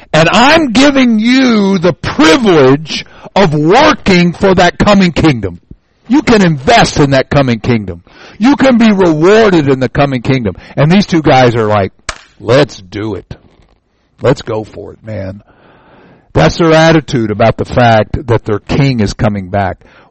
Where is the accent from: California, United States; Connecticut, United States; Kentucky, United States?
Kentucky, United States; And I'm from Kentucky, so I can say that.